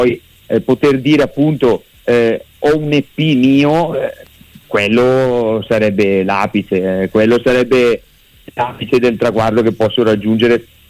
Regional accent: Bergamo, Lombardy, Italy; accent: Bergamasque; perché si sente dall'accento che sono bergamasco, quindi essendo di Bergamo

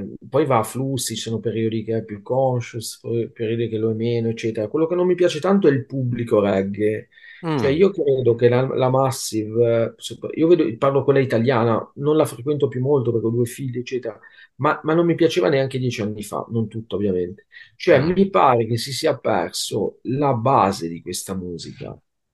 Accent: Milan, Lombardy, Italy; Milano. Sono di Milano

